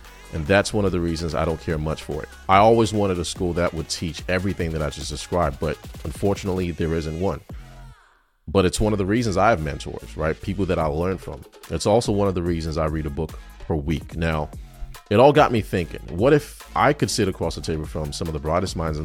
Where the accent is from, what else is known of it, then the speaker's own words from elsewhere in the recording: Nigeria; I am Nigerian.